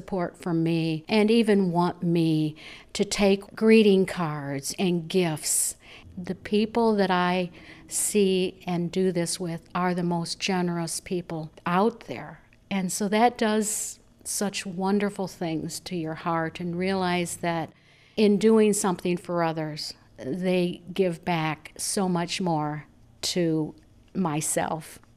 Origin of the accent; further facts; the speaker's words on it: DeKalb, Illinois, United States; I am from DeKalb, Illinois.